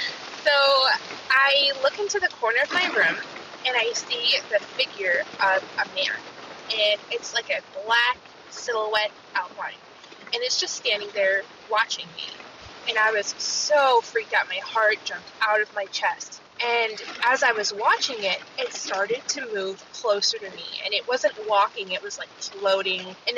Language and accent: English; Seattle, Washington, United States; I'm from Seattle, Washington.